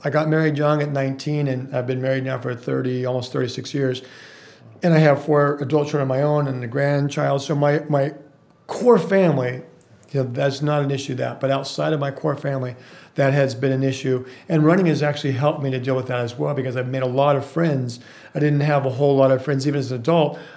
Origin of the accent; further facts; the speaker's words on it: Las Vegas, Nevada, United States; also born or lived in Sacramento, California; I was born in Sacramento, California. My mother moved to Las Vegas when I was a baby.